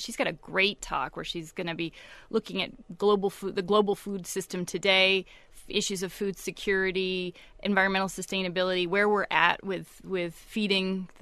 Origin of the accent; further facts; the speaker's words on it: United States; But I was homesick for the States as an American